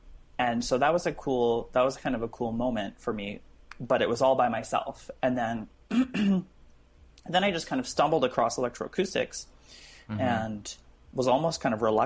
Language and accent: English; Saskatoon, Saskatchewan, Canada; I grew up in Saskatchewan, which is in Saskatoon